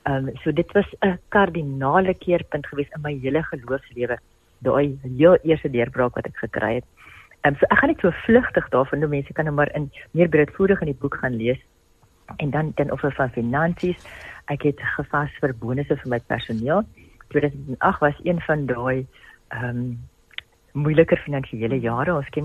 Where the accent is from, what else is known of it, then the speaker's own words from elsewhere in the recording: Western Cape, South Africa; as ek kom uit die Swartland uit, so ek hou van 'n ou broodjie en 'n vleisie